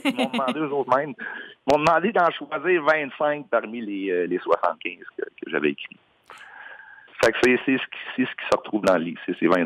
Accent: Ville-Marie, Quebec, Canada; moi, je viens de Ville-Marie au Témiscamingue, puis nous autres au Témiscamingue, ben en général, on allait au cégep à Rouyn-Noranda.

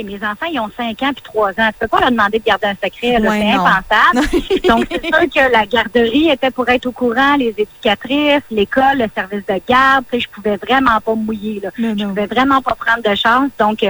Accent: Cap-de-la-Madeleine, Quebec, Canada; now in Montreal, Canada; quand je suis déménagée du Cap de la Madeleine à Montréal

